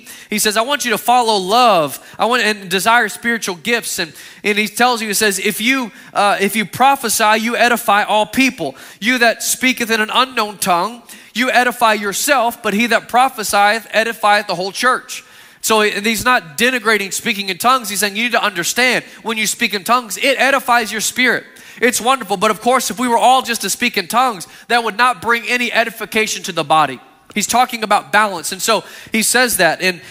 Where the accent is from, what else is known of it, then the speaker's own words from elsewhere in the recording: Austin, Texas, United States; when I was growing up in Austin, grew up in Texas, and north of Austin is a Georgetown